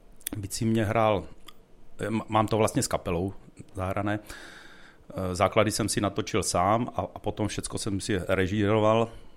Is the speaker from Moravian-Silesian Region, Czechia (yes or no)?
no; Bystřice nad Perštejnem, Vysočina Region, Czechia; also born or lived in Nové Město na Moravě; No, jsem rodák z Nového Města, protože tam je nemocnica, ale jako pocházím z Bystřice nad Perštejnem. Bydliště mám Bystřice nad Perštejnem.